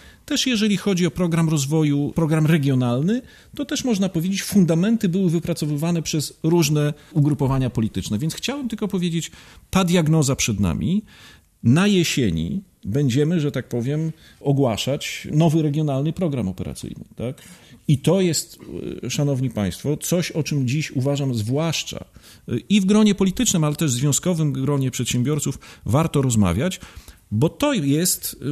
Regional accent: Białystok, Podlaskie Voivodeship, Poland; ale mogę jako białostoczanin powiedzieć, jestem dumny z Białegostoku.

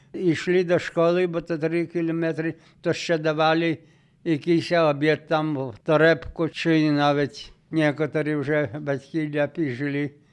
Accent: Rakovichi, Podlaskie Voivodeship, Poland; moved away; а я із Польщі був, то нас вважали біженцями.

